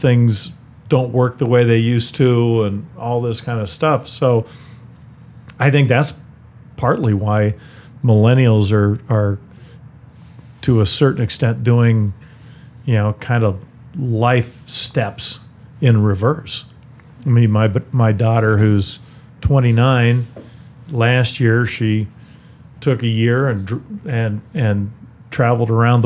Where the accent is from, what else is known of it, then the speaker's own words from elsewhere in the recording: California, United States; moved away as an adult; I grew up in California, but right after that, when I was 19, I left California, moved away to finish college, and that was to a place where I didn't know anybody, nobody knew me.